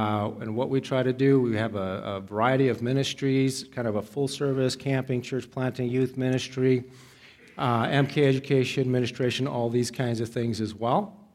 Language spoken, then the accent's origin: English; Tokyo, Japan; kids like me growing up in Tokyo, speaking English, going to international school.